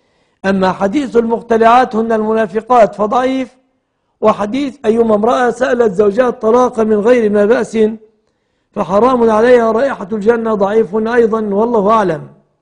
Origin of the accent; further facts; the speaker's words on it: Egypt; بلادنا مصر